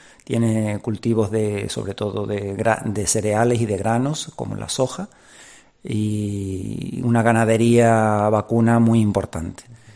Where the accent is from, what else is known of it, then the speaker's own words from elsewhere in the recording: Santa Cruz de la Palma, Canary Islands, Spain; now in Paraguay; yo soy de Santa Cruz de la Palma y allí me malcriaron y me buencriaron. Y estoy desde hace ya casi 18 años en Paraguay.